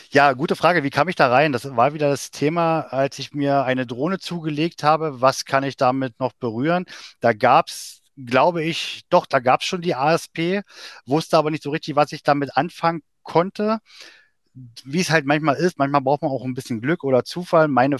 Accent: Germany; am alten Wohnort, wo ich herkomme. Also ich wohne direkt an der polnischen Grenze. Also in Steinwurf bin ich in Polen drüben.

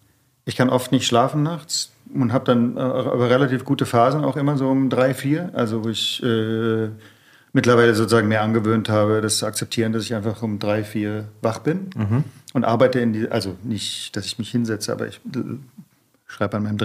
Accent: Stuttgart, Baden-Württemberg, Germany; also born or lived in Tübingen; now in Berlin, Germany; Ich bin in Stuttgart aufgewachsen.

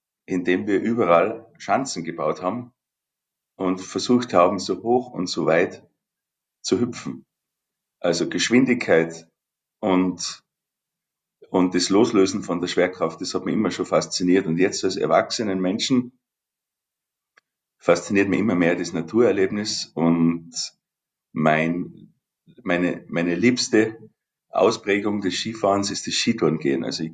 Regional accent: Waidring, Tyrol, Austria; Ich bin in Weidring aufgewachsen

